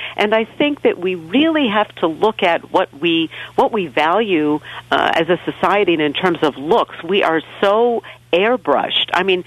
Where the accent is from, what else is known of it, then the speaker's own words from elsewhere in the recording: New York, United States; I'm a New Yorker. I talk to the sidewalk.